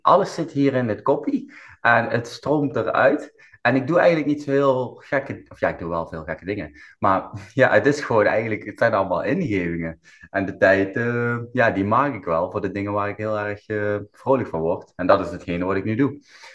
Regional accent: Limburg, Netherlands; Ik ben opgegroeid in Limburg. En hier hebben we veel te maken met criminaliteit en drugsdealers. Dat we zo dicht bij de grens zitten. Ja, dus mooi, het is België, het is Duitsland.

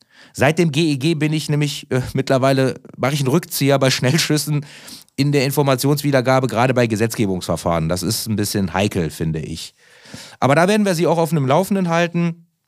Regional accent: Solingen, North Rhine-Westphalia, Germany; ich wohne in Solingen, ich bin ja gebürtiger Solinger

